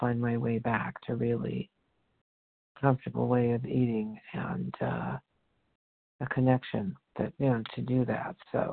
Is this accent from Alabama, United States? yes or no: no; Los Angeles, California, United States; I'm from Los Angeles, California.